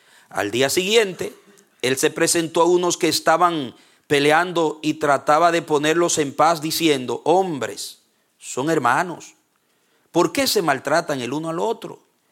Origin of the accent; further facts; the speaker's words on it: Dominican Republic; yo soy dominicano, me gusta el mangú, me gusta así, me gusta asado.